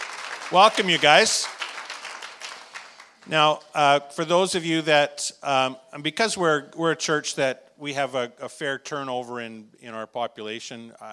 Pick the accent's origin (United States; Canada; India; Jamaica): Canada; Aldergrove, British Columbia; I grew up in Aldergrove.